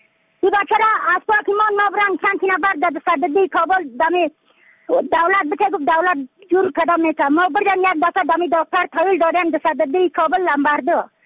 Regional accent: Yaftal, Badakhshan, Afghanistan; از بدخشان هستم، مرکز بدخشان، ولسوالی یکل پایان، قیره وینگ

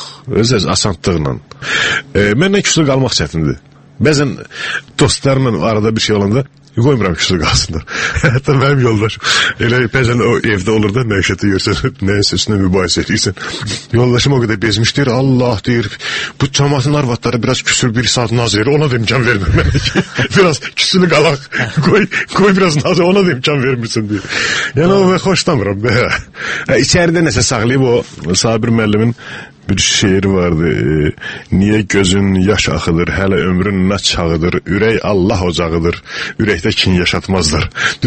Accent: Bilasuvar, Bilasuvar District, Azerbaijan; born there; Bu, yəni 53-cü ildə biz ora köçürülmüşük, mən orada anadan olmuşam, Biləsvarda doğulmuşam.

